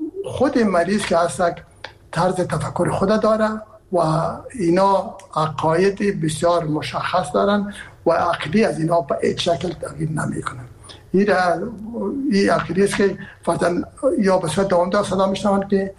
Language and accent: Persian; Herat, Afghanistan; ما که هستم از هرات هستم و پدر و مادر من هرات هستن،